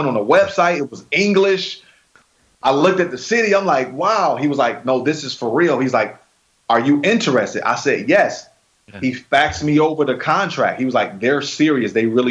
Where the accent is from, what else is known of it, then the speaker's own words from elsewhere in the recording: Detroit, Michigan, United States; Look, man, I'm from Detroit. I'm a city kid.